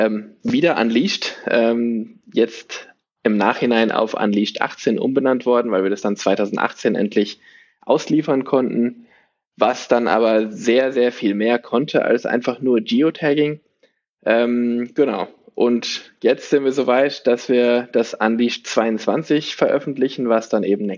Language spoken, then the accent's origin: German; East Africa, Tanzania; Ich bin in Tansania, in Ostafrika aufgewachsen, bin halb Deutsch, halb Grieche und bin viel um die Welt gereist.